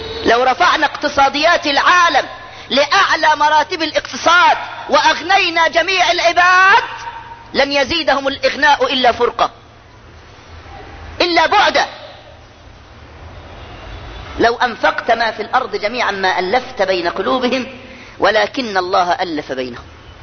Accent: Egypt; ولك احنا مصريين فرعنا احفاد حورس

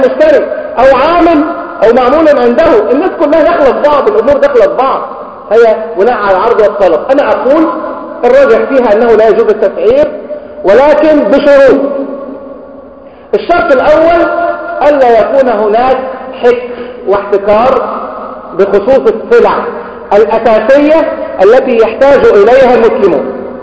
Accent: Egypt; وطبعا عندنا في مصر حدث ولا حرج عن فيروس سي

